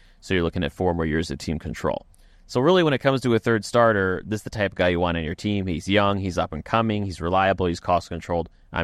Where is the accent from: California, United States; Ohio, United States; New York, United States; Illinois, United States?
Illinois, United States; I want to invite you to my home state of Illinois, if you could.